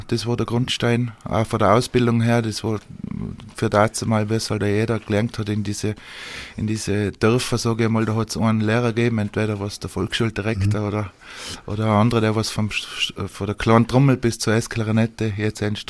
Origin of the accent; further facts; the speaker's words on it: Schwendau, Tyrol, Austria; ich bin ein gebürtiger Schwendacher, so wie wir sagen, in Zillertal. Und da ganz normale bäuerlichen Verhältnissen aufgewachsen. Mama aus einem Bauernhof, Vater aus einem Bauernhof. Und wie man zu meiner Generation, ich bin ein 80er, ich habe zwei Geschwister